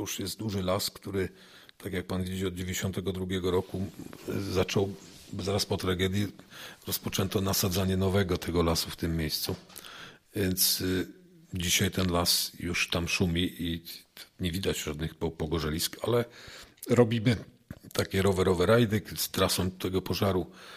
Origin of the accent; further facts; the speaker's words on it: Opole Voivodeship, Poland; ci autochtoni, aborygenin, my, Ślązacy, a z drugiej strony też przyjezdni ludzie. Więc ja na przykład sam jestem tak zwanym krojcungiem, czyli efektem miłości